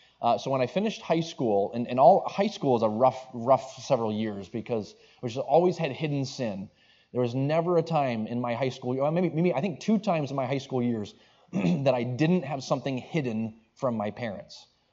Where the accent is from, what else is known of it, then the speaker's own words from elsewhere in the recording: Maine, United States; Originally, I am from the state of Maine, was born and raised in Maine, way up north, so I am thoroughly a Yankee in that sense.